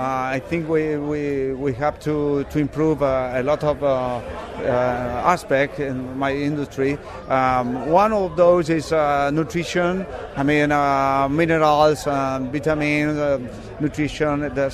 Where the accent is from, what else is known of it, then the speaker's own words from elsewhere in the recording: Chile; English is a second language; I came from Chile. I work with pig producers in my country.